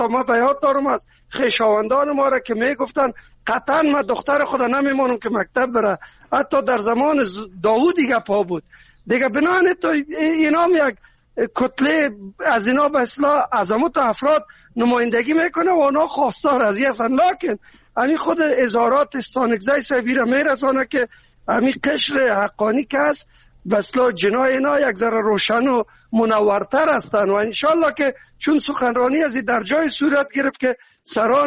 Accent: Kabul, Afghanistan; ما که از کابل هستم

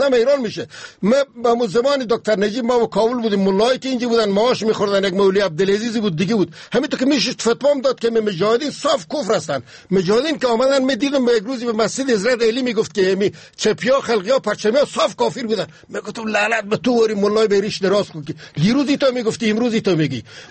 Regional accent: Afghanistan; ما افغان هستیم، مسلمان هستیم، یک ملت هستیم

